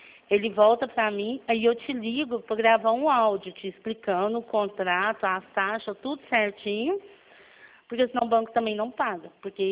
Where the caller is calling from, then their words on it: Franca, São Paulo, Brazil; Eu falo de Franca, porque aqui comigo é só no telemarketing.